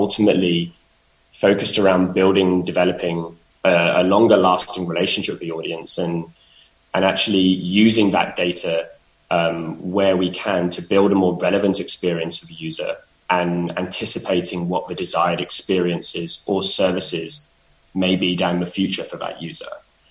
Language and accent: English; London, United Kingdom; And I'm trying not to introduce my bias here of being a Londoner.